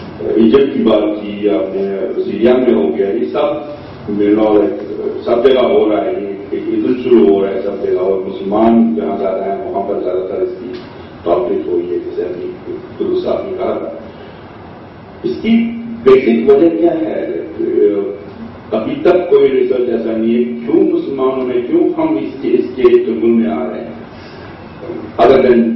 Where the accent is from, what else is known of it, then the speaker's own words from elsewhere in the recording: Jammu and Kashmir, India; moved away; میں کشمیر سے تعلق رکھتا ہوں اور مقبوضہ کشمیر پاکستانی جو کہتے ہیں اس کو مقبوضہ کشمیر